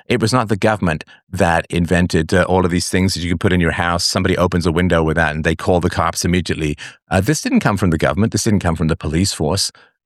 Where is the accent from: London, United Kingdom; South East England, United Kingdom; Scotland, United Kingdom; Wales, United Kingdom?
London, United Kingdom; Like, I grew up in London before all of the stuff that's been going on since.